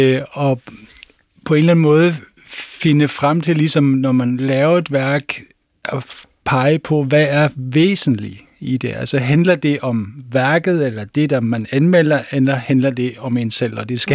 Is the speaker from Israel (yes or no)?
no; Germany; Jeg er tysker.